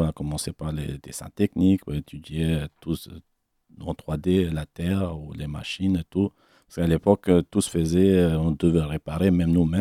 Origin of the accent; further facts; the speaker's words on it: Athens, Attica, Greece; also born or lived in Rhodes; now in France; On a déménagé d'Athènes pour aller à l'île de Rhodes pour travailler les étés, quoi.